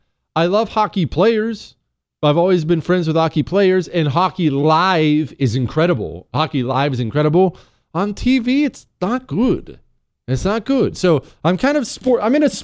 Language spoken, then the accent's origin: English; Ohio, United States; born there; You know, I was born in Ohio.